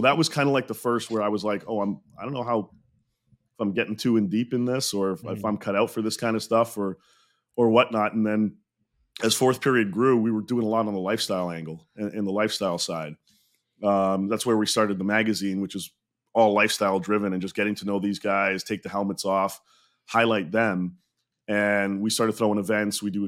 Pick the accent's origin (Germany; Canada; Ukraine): Canada; Montreal, Quebec; I grew up in Montreal, was born there